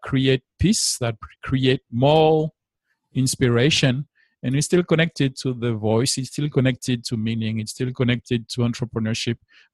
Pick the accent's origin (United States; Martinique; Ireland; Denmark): Martinique; When I was growing up in Martinique